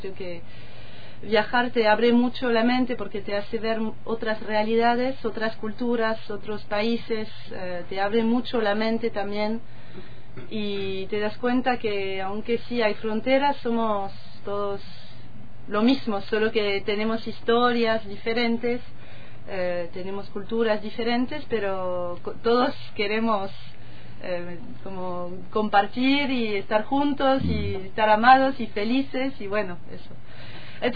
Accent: France; moved away as an adult; also born or lived in London; yo soy de Francia, y antes de viajar por Sudamérica trabajaba en Londres. Hacía 8 años que vivía allá

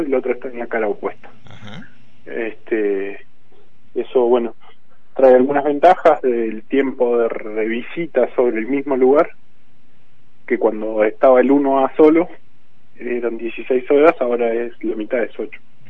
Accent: Allen, Río Negro, Argentina; De Allen, Río Negro.

